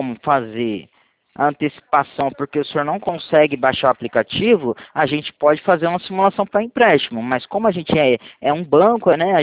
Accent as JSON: {"language": "Portuguese", "region": "São Paulo", "country": "Brazil", "said": "Eu sou do estado de São Paulo."}